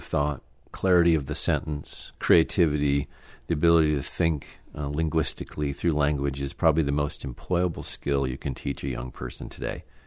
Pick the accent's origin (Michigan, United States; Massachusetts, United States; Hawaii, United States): Michigan, United States; Traverse City; especially to me growing up in Traverse City